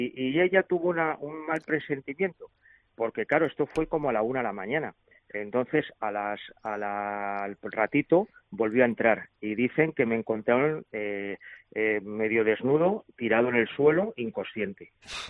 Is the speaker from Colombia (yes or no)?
no; Spain; porque yo, como español, yo no llamo al médico.